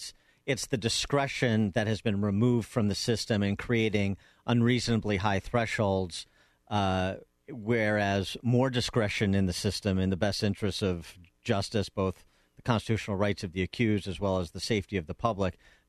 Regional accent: Wheaton, Illinois, United States; when I was growing up in Wheaton, I used to be threatened that I would be sent to St. Charles if I didn't straighten up my act and fly right.

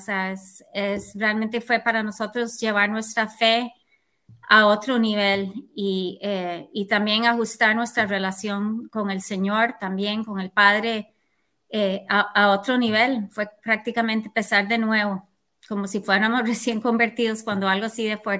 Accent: Costa Rica; la esposa de Michael, soy de Costa Rica

